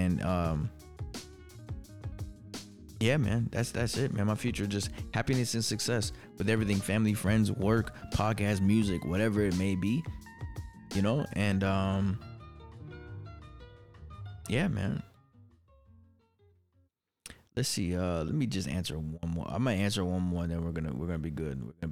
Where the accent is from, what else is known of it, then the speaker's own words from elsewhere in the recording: Hollywood, Florida, United States; born there; It's kind of, I was born in Hollywood, Florida.